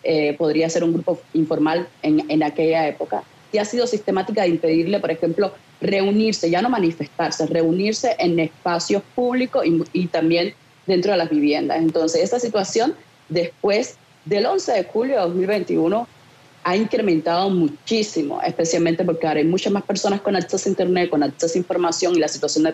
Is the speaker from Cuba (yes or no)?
yes; Cuba; para nosotros como cubanos